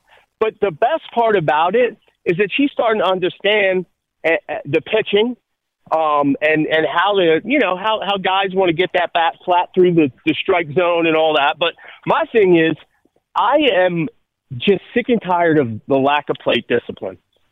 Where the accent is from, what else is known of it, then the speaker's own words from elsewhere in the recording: Glenolden, Pennsylvania, United States; because I'm from Delco. Born and raised in Glen Olden. Used to walk to the McDade Mall.